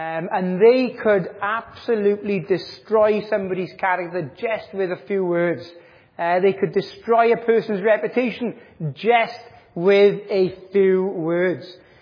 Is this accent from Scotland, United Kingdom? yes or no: no; Wales, United Kingdom; do you know the unfortunate thing being Welsh and a Christian? We have got the coolest flag in the world. And every time I go to America, and I'm like, here's our flag, and from Wales